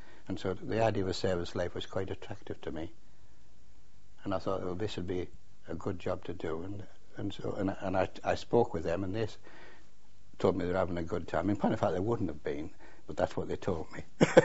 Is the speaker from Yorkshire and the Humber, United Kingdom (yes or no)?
no; Middlesbrough, North East England, United Kingdom; born there; I was born in Middlesbrough, in North Yorkshire. It's now Cleveland.